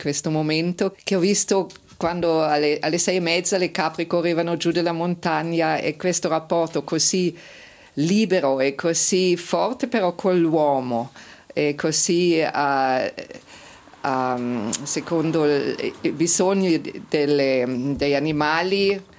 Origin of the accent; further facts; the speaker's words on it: southern Germany, Germany; Italian is a second language; now in Switzerland; io vengo dalla Germania del Sud e sono venuta in Ticino sempre in vacanza e era un po' la mia seconda casa qua in Ticino